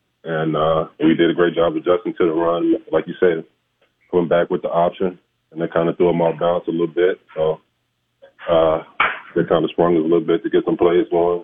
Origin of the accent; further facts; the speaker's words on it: Louisiana, United States; being from Louisiana, I wanted to stay home and play for the LSU Tigers. I wanted to win it here in my home state.